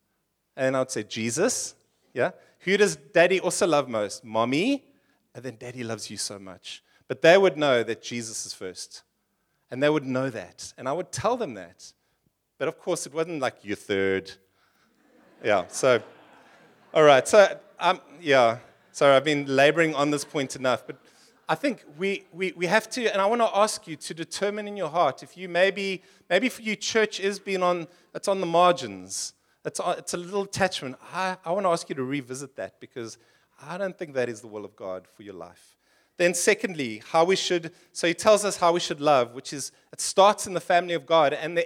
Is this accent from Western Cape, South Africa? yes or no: no; Port Elizabeth, Eastern Cape, South Africa; In 1999, we moved from PE, where I grew up in Port Elizabeth, in the Ooskaap. And we got married in Port Elizabeth.